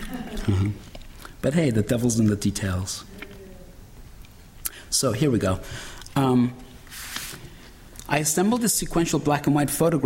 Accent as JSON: {"language": "English", "region": "England", "country": "United Kingdom", "tie": "born or raised there", "lives_now": "United States", "said": "because I grew up in England where the bread is very thin"}